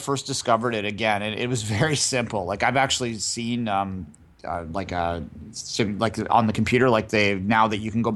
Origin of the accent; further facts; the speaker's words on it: Canada; someone who grew up as a bit of an Anglophile, growing up in Canada